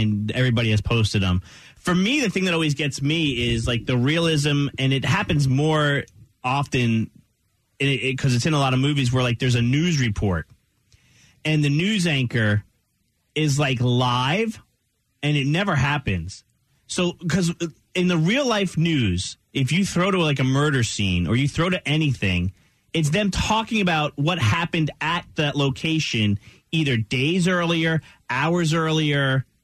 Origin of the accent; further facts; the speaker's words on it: New Jersey, United States; I learned this when I moved to Arkansas from New Jersey.